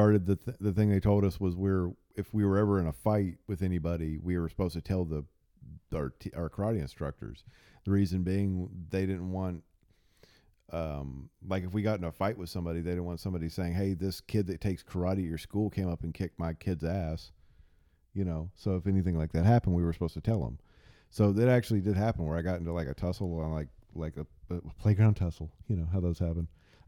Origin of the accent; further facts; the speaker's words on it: Texas, United States; As a native Texan, that was always an insult to me.